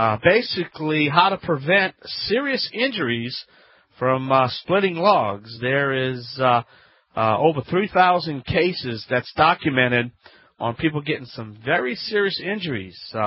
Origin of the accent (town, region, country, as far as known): Louisiana, United States